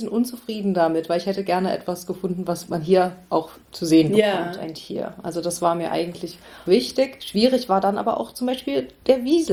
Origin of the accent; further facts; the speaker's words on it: Oxford, South East England, United Kingdom; Also ich bin ja in Oxford aufgewachsen